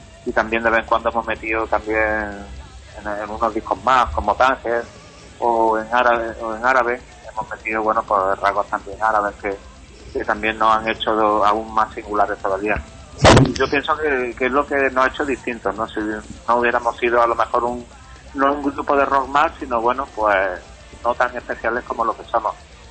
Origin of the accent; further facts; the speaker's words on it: Andalusia, Spain; nosotros hacemos Randaluz porque somos de Andalucía.